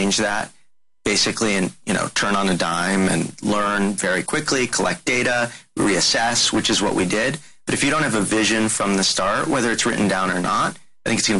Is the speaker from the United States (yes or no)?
yes; United States; Which is crazy to me as an American, where we watch a lot of television